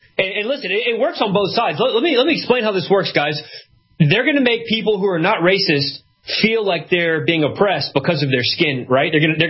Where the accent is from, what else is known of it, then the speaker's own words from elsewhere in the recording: Houston, Texas, United States; Growing up outside of Houston, Texas, there was a lot of people coming in from Mexico, and I went to school with a lot of Mexicans, some really great people, by the way